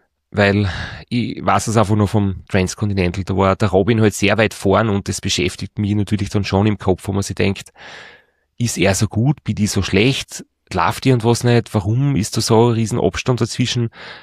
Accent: Styria, Austria; habe einige Jahre in Leoben gelebt, ich war dort auf der Montanuni, ich bin dort sehr viel trainieren gewesen und ich bin ja im Bezirk Leoben aufgewachsen und geboren.

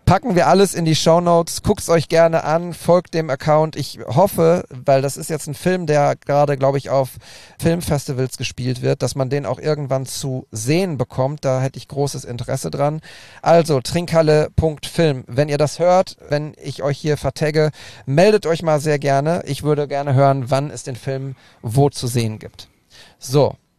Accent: Bochum, North Rhine-Westphalia, Germany; die hat direkt wieder mit dem Ruhrgebiet zu tun, mit Bochum, mit meiner Heimat.

